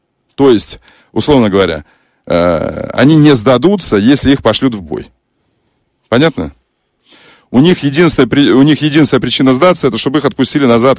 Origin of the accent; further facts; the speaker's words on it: Crimea, Ukraine; Предлагают, в том числе нам, крымчанам. Я крымчанин, ты знаешь.